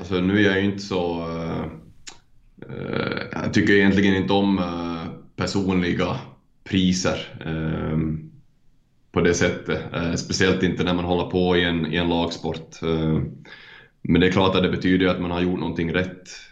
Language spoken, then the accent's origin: Swedish; Finland; och nu som finländare så känns det jättedåligt att jag inte har hållit vad jag har lovat